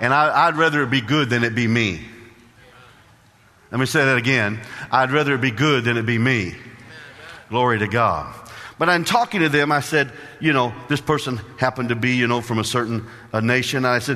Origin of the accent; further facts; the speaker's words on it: Illinois, United States; I grew up in Illinois, so the border states, you have to dig them.